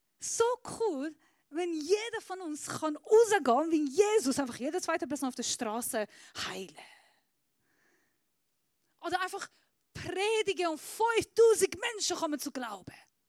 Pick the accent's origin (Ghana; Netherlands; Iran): Iran; German is a second language; ich bin Iranerin. Nein, das kann nicht sein, du siehst anders aus. Ja, weil ich Christ bin.